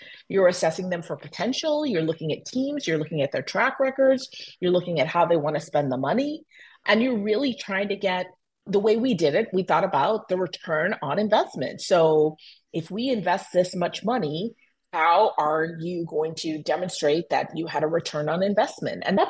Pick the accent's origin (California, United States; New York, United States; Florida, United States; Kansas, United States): Florida, United States; Miami; Knight Foundation is headquartered in Miami. So I stayed in my hometown